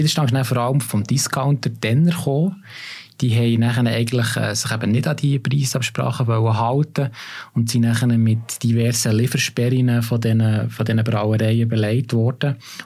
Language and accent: German; Bern, Switzerland; das ist für mich als Berner ein bisschen ein peinlicher Entscheid.